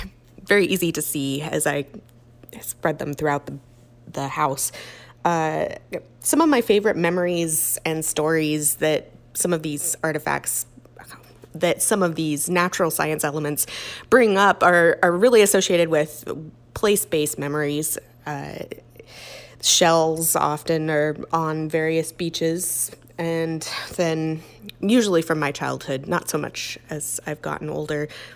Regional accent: Homer, Alaska, United States; I was born and raised here in Homer

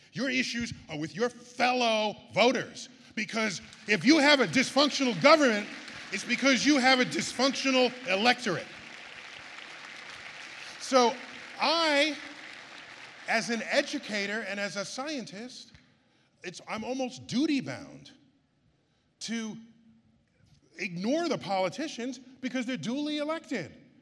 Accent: New York City, New York, United States; So what happened was I grew up in New York City, and every weekend, the family went to a different cultural institution

